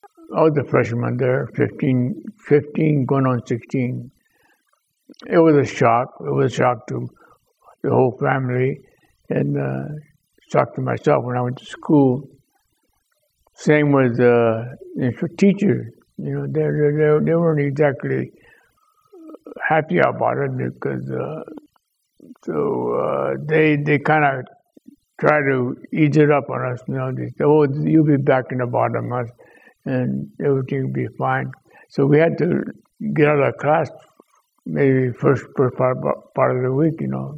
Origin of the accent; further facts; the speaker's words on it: Watsonville, California, United States; Well, I was born and raised in Watsonville. And when the war broke out, I was a freshman there, 15, going on 16.